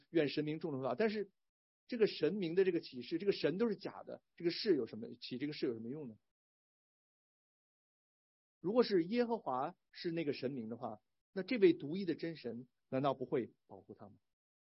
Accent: Beijing, China; 想起来我是从小长大在北京啊

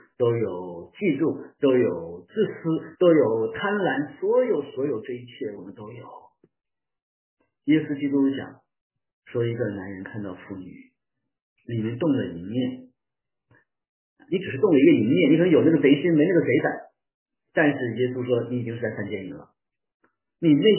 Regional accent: China; 这个罪这个词啊，对我们中国人来说呢，非常容易引起误解

